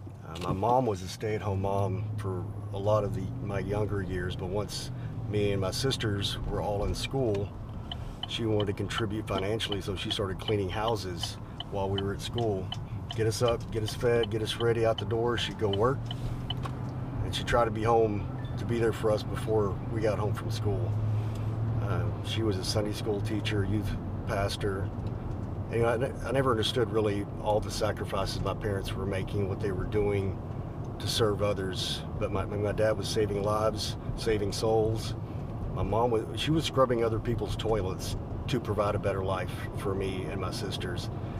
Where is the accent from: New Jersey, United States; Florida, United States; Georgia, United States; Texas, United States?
Texas, United States; Fort Worth; born there; I was born here in Fort Worth, Texas at Harris Methodist Hospital. I grew up a little bit west of here, went to school in a small town